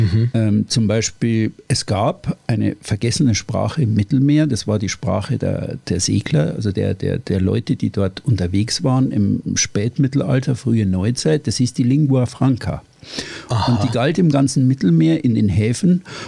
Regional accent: Bavaria, Germany; Also ich bin ja Oberbayer, Geborener und war dann da in Norddeutschland unterwegs.

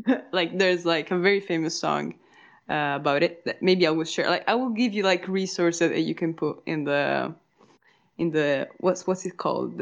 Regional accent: Sardinia, Italy; English is a second language; Okay, so I'm a person from... I'm 20 years old. I'm a person from Sardinia.

